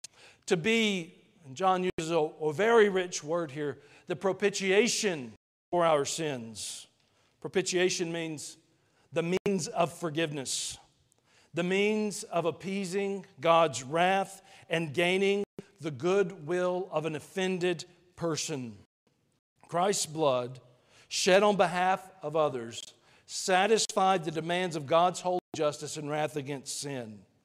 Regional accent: Georgia, United States; I was from Georgia. I'm not from around here.

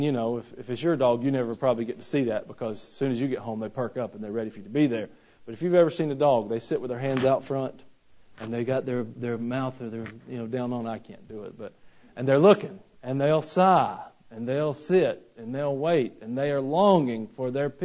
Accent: Georgia, United States; I grew up near Atlanta, Georgia, and TBS was very popular there.

